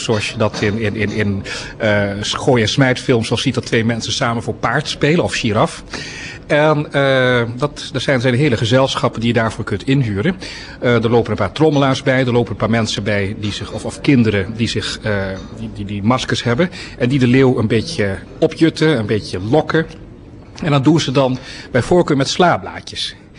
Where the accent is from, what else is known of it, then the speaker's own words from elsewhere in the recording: Friesland, Netherlands; Zoals dat in Nederland op platteland ook nog wel gebeurt. Bij ons in Friesland doen ze dat nog.